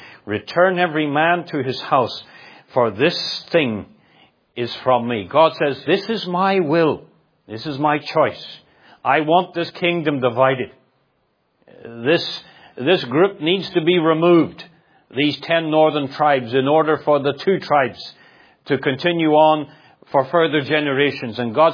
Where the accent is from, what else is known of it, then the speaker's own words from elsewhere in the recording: Ireland; There's an old saying that we used to hear growing up in Ireland, and they say this, don't fight with a skunk because you both end up smelly.